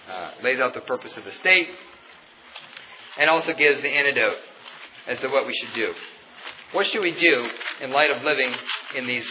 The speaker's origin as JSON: {"language": "English", "country": "United States", "said": "Yes, we're citizens of America. And I thank God for my citizenship as an American."}